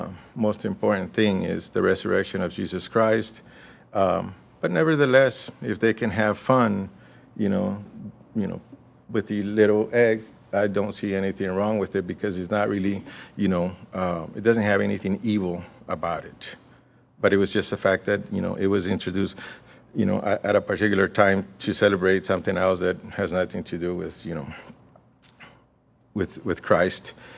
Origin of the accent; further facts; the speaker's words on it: California, United States; Growing up in California, I remember my parents and a lot of family members would always gather to go to a big park.